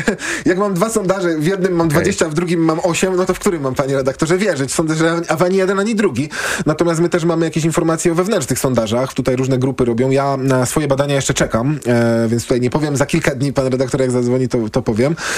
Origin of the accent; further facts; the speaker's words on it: Kraków, Lesser Poland, Poland; ja jestem z Krakowa